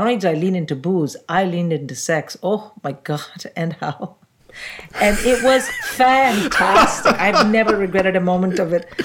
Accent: India; I didn't drink like that. I'm an Indian.

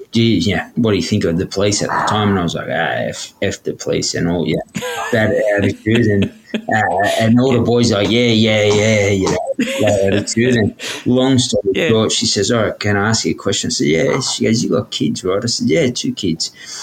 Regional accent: Redfern, New South Wales, Australia; growing up in Redfern, we had uncles, aunties disappear just the community disappear.

